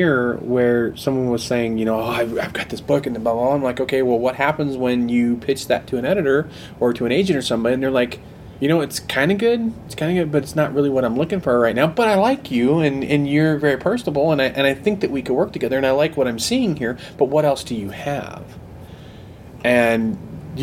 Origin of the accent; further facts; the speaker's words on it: Chicago, Illinois, United States; born there; now in Denver, United States; I was born in Chicago, so I'm genetically required to root for the Bears.